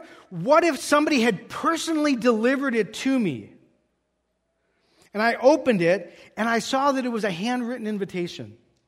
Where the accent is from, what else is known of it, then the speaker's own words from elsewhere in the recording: Waukesha, Wisconsin, United States; And I found out that he was coming to my hometown. I lived in Waukesha, Wisconsin.